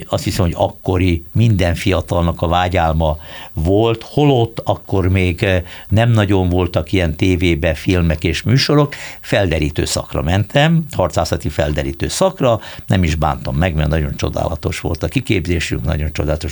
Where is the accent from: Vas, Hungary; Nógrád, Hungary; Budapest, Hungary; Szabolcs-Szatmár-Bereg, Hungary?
Budapest, Hungary; én, mint budapesti tőzsgyökeres budai, egyértelműen egy kicsit nehezen viseltem a vidéki életet